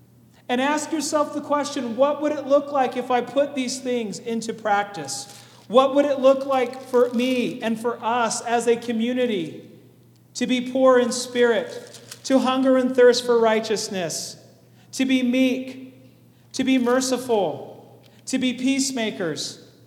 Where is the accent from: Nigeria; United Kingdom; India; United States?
United States; Stockton, California; Now, I grew up in Northern California. I moved here when I was 10, but I lived in the San Joaquin Valley in Stockton.